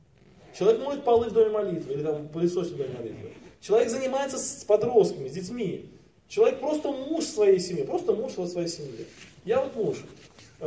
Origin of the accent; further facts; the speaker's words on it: Tolyatti, Samara Oblast, Russia; Я же из Тольятти, там они выпускаются.